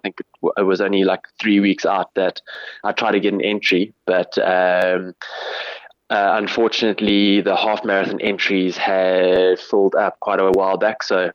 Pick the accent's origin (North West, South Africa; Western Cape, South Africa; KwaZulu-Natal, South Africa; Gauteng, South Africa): Western Cape, South Africa; Cape Town; I guess growing up in Cape Town